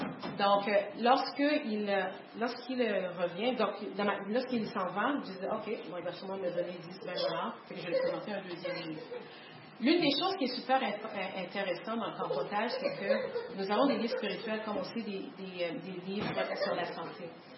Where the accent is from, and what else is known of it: Quebec, Canada